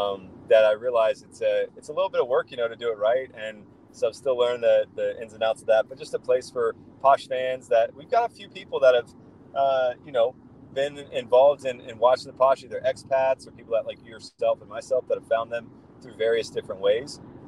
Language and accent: English; Columbus, Ohio, United States; I'm driving through downtown Columbus right now, my hometown